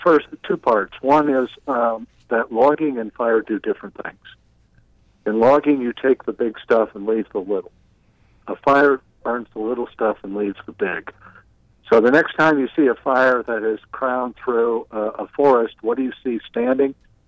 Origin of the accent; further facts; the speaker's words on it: Phoenix, Arizona, United States; I mean, I grew up in Phoenix, basically.